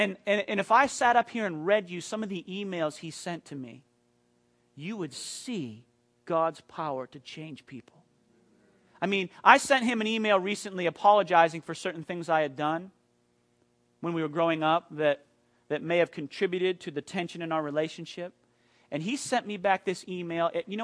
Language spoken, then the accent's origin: English; Maine, United States; born or raised there